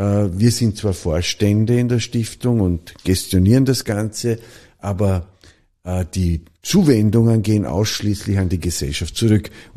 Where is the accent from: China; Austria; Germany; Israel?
Austria; Nüziders, Vorarlberg; habe bei der Blasmusik in Vorarlberg, in einem Dorf in Nützidas, wo ich aufgewachsen bin, gespielt.